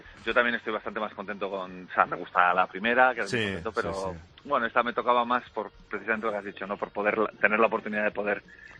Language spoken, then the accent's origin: Spanish; Santurce, Basque Country, Spain; yo soy de Santurce y él es de Guecho, el otro lado de Algorta, vamos, el otro lado de la ría, de Bilbao.